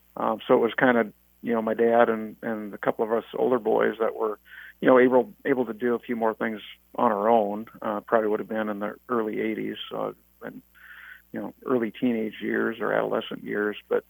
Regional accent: North Dakota, United States; I grew up in Western North Dakota, went through with my family. I was oldest of five boys

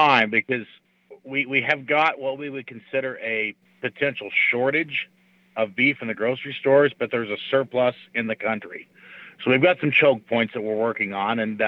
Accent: Idaho, United States; I'm from Southern Idaho.

